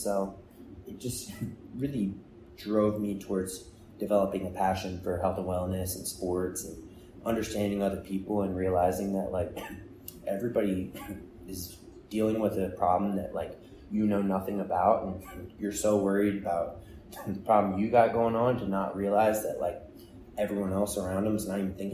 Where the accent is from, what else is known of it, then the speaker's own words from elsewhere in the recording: Maryland, United States; Yeah, I was born and raised in Maryland, like outside of Annapolis.